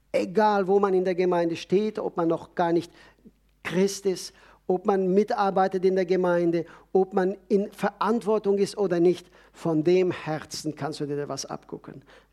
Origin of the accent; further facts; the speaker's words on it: Switzerland; Es gibt nichts, wo wir als Schweizer nicht mitreden wollen.